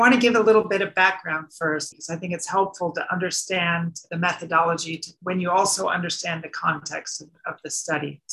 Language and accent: English; United States; now in Netherlands; being an American living in the Netherlands